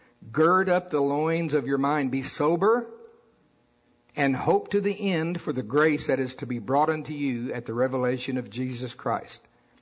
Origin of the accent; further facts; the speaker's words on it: United States; Both of y'all, I can't help it, I'm from Pottawatomie County.